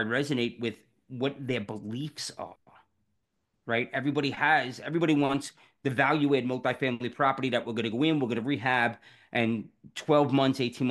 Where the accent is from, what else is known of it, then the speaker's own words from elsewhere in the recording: New York City, New York, United States; born there; I was born in New York City.